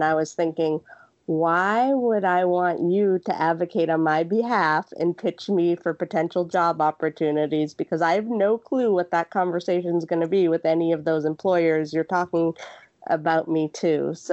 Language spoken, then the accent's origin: English; Boston, Massachusetts, United States; born there; So I was born in Boston.